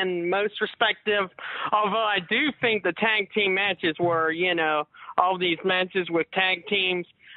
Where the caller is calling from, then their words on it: Front Royal, Virginia, United States; from Front Royal. Good evening, guys.